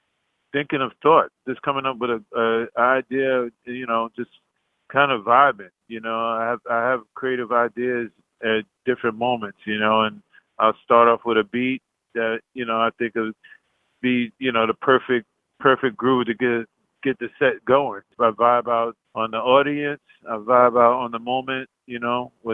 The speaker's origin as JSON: {"language": "English", "town": "New York City", "region": "New York", "country": "United States", "tie": "born or raised there", "said": "Well, I grew up in New York City, which is, you know, New York City is an eclectic city"}